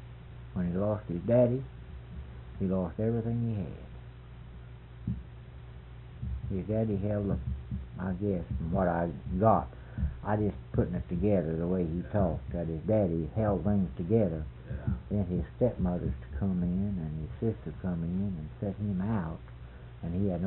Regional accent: West Virginia, United States; I'm from West Virginia.

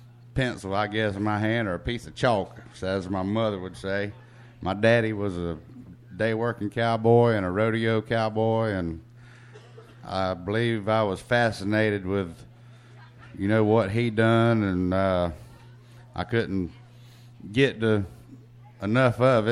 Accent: Okeechobee, Florida, United States; I was born and raised in Okeechobee, Bassinger, which is in Okeechobee County.

